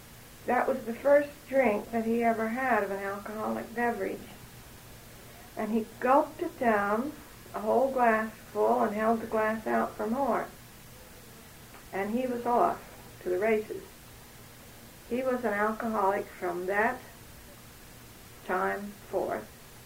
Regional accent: Indiana, United States; born there; Well, I was born in Indiana a good many years ago.

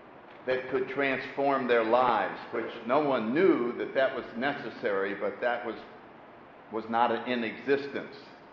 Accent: New Haven, Connecticut, United States; As I said, I grew up in New Haven, Connecticut a long, long time ago.

